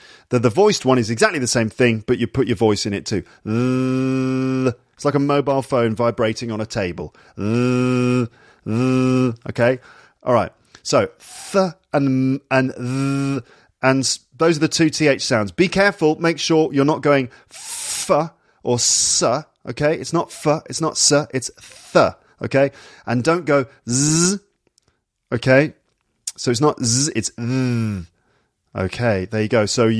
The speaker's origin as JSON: {"language": "English", "region": "West Midlands", "country": "United Kingdom", "tie": "born or raised there", "said": "I grew up near Birmingham, so I'm very used to hearing Birmingham accents."}